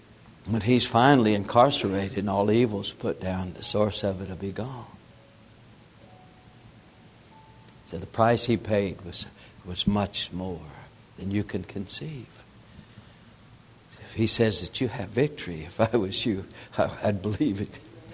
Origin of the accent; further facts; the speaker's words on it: Fort Stockton, Texas, United States; born there; So she searched and found a nest of our relatives in Texas. I was born in Fort Stockton.